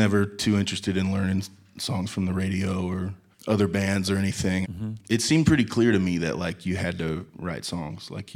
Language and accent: English; Tulsa, Oklahoma, United States; But for me, where growing up in Tulsa really made an impact on my music was the current music scene there and the songwriters that are coming out of there right now.